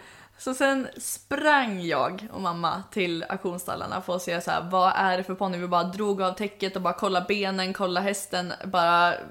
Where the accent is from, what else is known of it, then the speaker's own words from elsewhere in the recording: Sweden; hur visste du att jag var svensk?